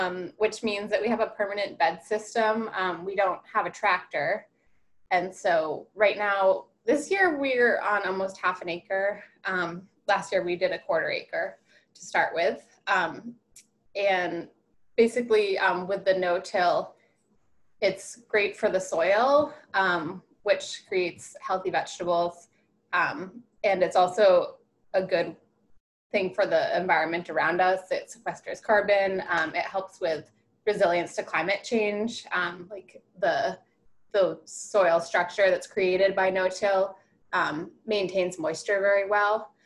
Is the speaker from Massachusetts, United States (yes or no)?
yes; Massachusetts, United States; I've been living in this area for more than 10 years now. I'm from the Cape originally